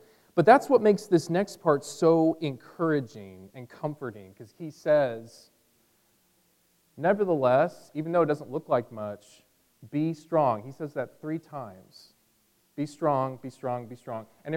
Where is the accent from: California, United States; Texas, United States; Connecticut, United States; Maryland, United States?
California, United States; I come from originally from California and San Francisco Bay Area, and my family knows about earthquakes.